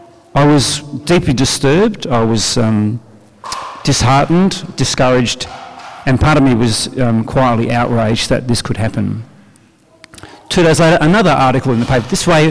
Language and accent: English; Adelaide, South Australia, Australia; I'm from Adelaide and I don't think I'm that polite.